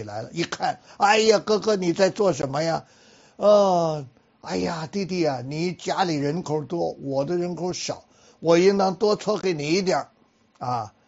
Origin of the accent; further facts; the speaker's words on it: North China, China; 我家里就有这个，我是北方人，北方人晒麦子晒火场还带着鸟枪